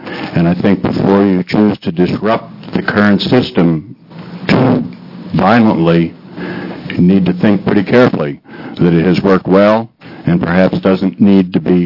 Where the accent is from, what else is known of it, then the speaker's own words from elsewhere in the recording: United States; from Polk County. I speak only for myself. For the last 30 years, our family has lived at the same address in rural Polk County.